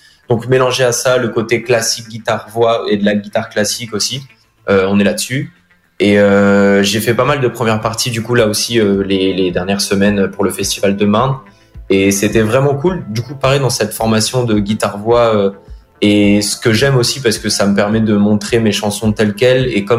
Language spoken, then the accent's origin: French; Lisbon, Portugal; also born or lived in France; j'ai grandi au Portugal. Moi, je suis né en France, mais on est vite retourné habiter au Portugal avec mes parents. J'ai grandi à Lisbonne, ma famille est de Porto.